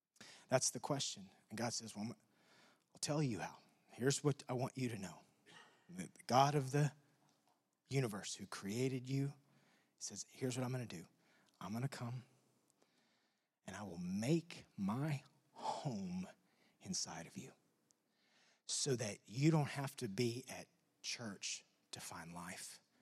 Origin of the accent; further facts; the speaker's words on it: Texas, United States; I grew up in Texas. And because of that, I was indoctrinated as a Dallas Cowboys fan.